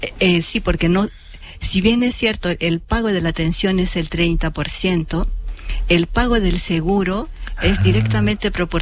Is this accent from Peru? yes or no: yes; Peru; now in Japan; Sí, soy peruana. Y mi abuelo fue japonés.